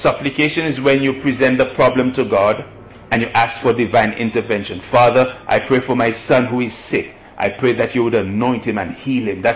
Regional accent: Dominica; now in United States; No. I live in the United States, but I'm from the Caribbean.

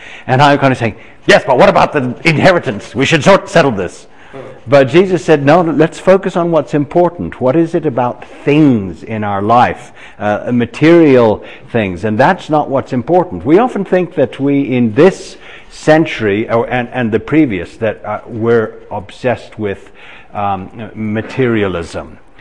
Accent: Edmonton, Alberta, Canada; born there; also born or lived in Asia / Africa; I was born in Edmonton, despite the fact that very few people believe me, but I didn't choose to be born in Edmonton.

